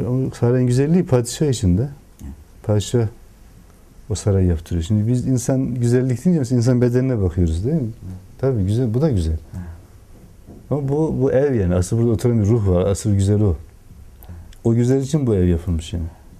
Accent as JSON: {"language": "Turkish", "region": "Erzurum", "country": "Turkey", "said": "Ben Erzurumluyum anne."}